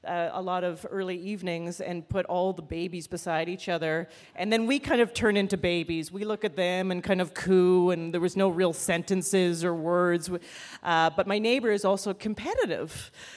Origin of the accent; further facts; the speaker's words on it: Canada; moved away; And I'm originally actually from Canada.